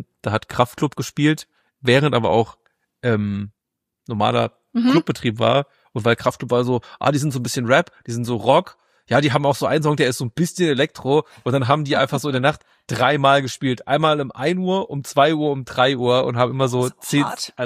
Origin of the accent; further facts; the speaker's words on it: Saarland, Germany; now in Berlin, Germany; Ich bin aus dem Saarland.